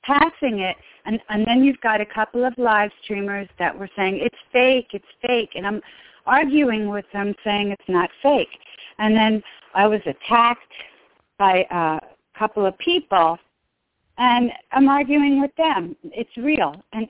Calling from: Maryland, United States; I'm from Maryland.

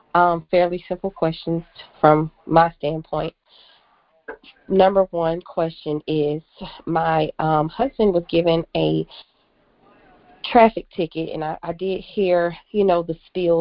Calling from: Georgia, United States; Hi, I'm calling from Georgia.

